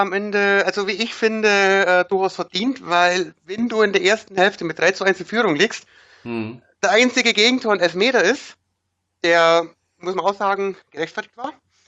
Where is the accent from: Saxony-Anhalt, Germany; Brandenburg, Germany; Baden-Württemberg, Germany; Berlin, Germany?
Baden-Württemberg, Germany; Ich komme aus der Nähe von Heidenheim.